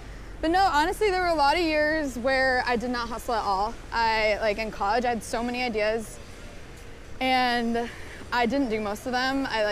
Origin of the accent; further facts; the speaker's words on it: Connecticut, United States; also born or lived in St. Louis, Missouri; So I grew up in Connecticut.